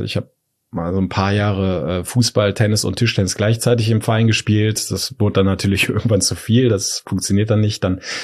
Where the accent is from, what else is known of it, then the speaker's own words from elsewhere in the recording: North Rhine-Westphalia, Germany; Also ich bin in der Nähe von Köln aufgewachsen, so hast du die Nähe natürlich zum FC, also auch im Rhein-Sieg-Kreis, um genauer zu sein, bin ich aufgewachsen.